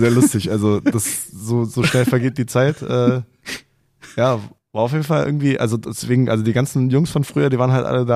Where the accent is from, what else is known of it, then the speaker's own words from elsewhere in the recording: Kolding, Southern Denmark, Denmark; born there; ich bin geboren in Colling, das ist eine Stunde nördlich von Flensburg. Ich sag mal so, die Familie mütterlicherseits, die ist da alle noch komplett wohnhaft. Genau, meine Mutter dementsprechend ist auch aus Dänemark und mein Vater aus Deutschland.